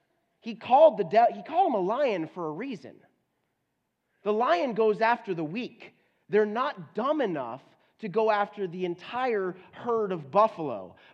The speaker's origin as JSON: {"language": "English", "region": "Florida", "country": "United States", "said": "As a matter of fact, I went to Florida one time. I'm from Florida."}